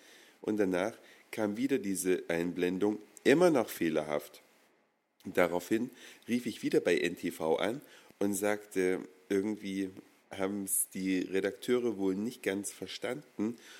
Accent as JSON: {"language": "German", "country": "Germany", "tie": "born or raised there", "said": "Ich bin ja in der DDR aufgewachsen"}